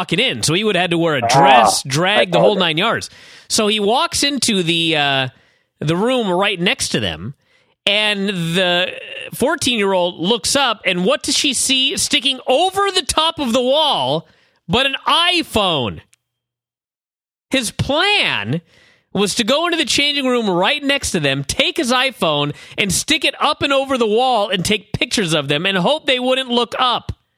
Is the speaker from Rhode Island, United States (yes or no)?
no; Bothell, Washington, United States; a crime that had happened here in Bothell, my hometown recently